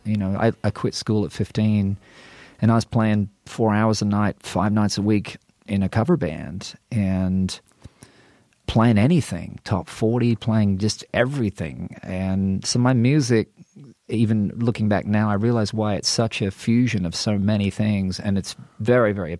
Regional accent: Australia; now in Nashville, United States; growing up in Australia and my dad's record collection

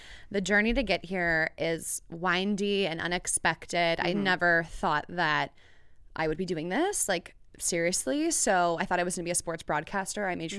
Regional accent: Chicago, Illinois, United States; born there; my family is from the Midwest. I was born in Chicago.

